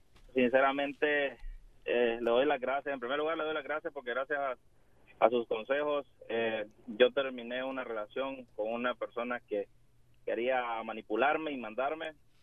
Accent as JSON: {"language": "Spanish", "country": "El Salvador", "lives_now": "Houston, United States", "said": "Soy de El Salvador."}